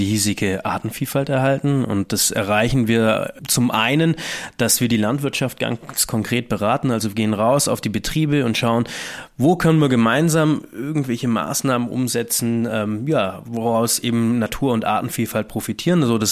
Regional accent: Langenargen, Baden-Württemberg, Germany; Ich bin aufgewachsen in Langenargen am Bodensee, relativ naturnah, ich hatte es nicht weit zu Argen.

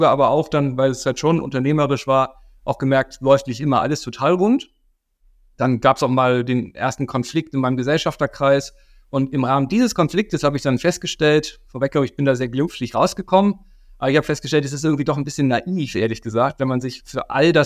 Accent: Hamburg, Germany; Also ich bin gebürtiger Hamburger und habe da sehr früh angefangen, damals im Bereich Hip-Hop-Musik aufzulegen.

